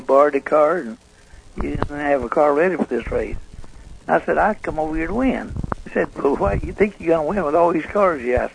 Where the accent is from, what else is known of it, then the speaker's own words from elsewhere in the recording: Carolina, United States; I was raised in Carolina, so...